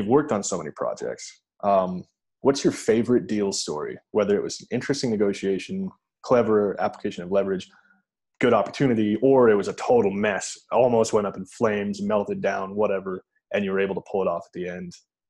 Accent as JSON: {"language": "English", "country": "United States", "said": "being a US citizen, I'm American."}